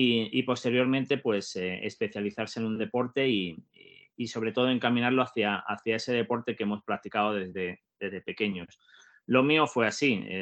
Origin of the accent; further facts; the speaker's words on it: Arenas de San Pedro, Castile and León, Spain; De ahí me fui formando como jugador en mi pueblo, en Arenas de San Pedro, en un pueblecito de Ávila